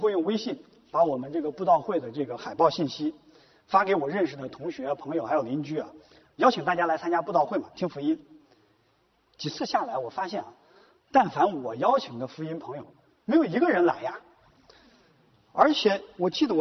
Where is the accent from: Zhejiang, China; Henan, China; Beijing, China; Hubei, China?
Henan, China; Zhengzhou; moved away as an adult; 我是生在长在河南郑州，18岁上大学的时候离开